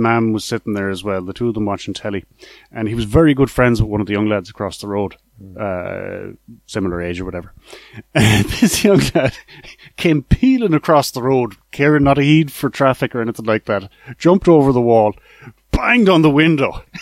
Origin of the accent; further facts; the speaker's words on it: United States; now in England, United Kingdom; So yeah, it's just so fucking I'm an American in England, you know.